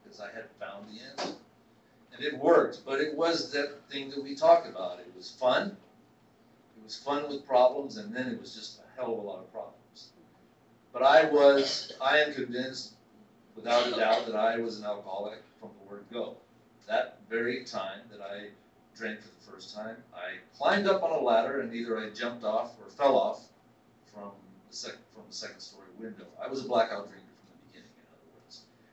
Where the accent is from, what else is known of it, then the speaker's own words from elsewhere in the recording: Glasgow, Scotland, United Kingdom; born there; So I was born in Glasgow, Scotland. My father's people are from the Outer Hebrides on the northwest coast of Scotland